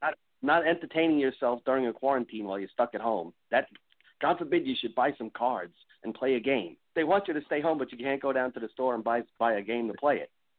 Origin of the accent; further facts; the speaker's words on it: United States; I'm American. I have my Constitution.